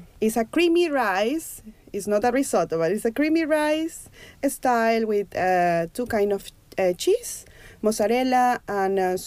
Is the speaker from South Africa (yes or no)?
no; Ecuador; But because I'm from Ecuador, I decided to do a tuna ceviche style salad